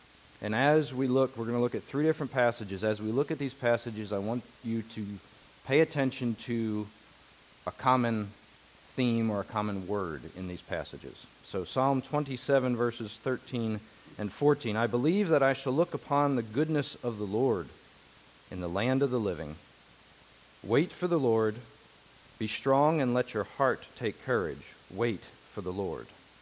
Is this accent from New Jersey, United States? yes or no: yes; New Jersey, United States; we lived in New Jersey, in South Jersey. I was born in the South. Technically, I was born in the South.